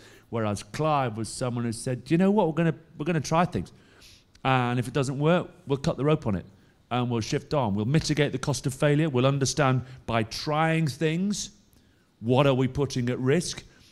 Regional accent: England, United Kingdom; Couldn't work out as English people who wanted to be on cameras.

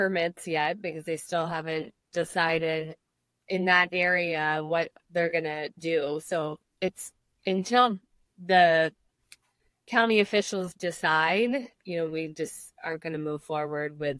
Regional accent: East Coast, United States; originally we're both from the East Coast, so we do have family.

